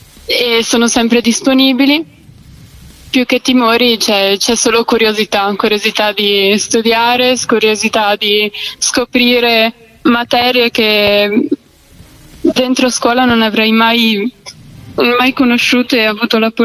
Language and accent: Italian; Friuli-Venezia Giulia, Italy; arriviamo nella mia terra perché io sono in Friuli